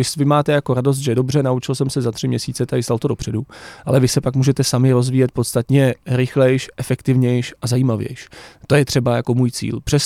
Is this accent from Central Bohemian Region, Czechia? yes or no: yes; Kladno, Central Bohemian Region, Czechia; Já jsem z Kladna, no.